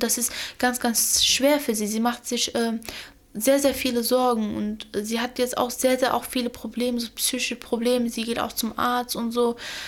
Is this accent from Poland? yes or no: no; Iraq; Meine Heimat ist Irak und ja, das ist für mich also meine Heimat, wo ich mich da auch wohlfühle.